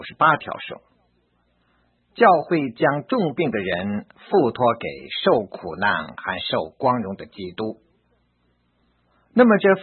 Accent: China; 是啊，我们中国人很怕这样的学科，非常怕听死这个字

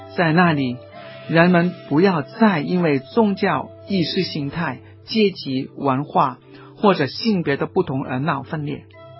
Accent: Hong Kong; 我们香港每年的人的生产总值已经有3万块美金

